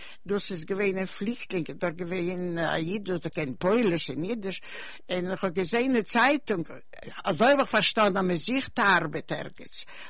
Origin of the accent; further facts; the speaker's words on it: Russia; born there; German is a second language; Ich bin geboren in Russland. Ich kann reden Jiddisch